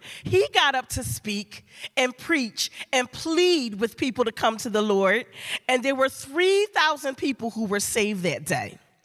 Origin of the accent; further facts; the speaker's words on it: Philadelphia, Pennsylvania, United States; You know, I'm born and raised in Philly, right? I'm no grower of figs. I don't have fruit trees in my backyard.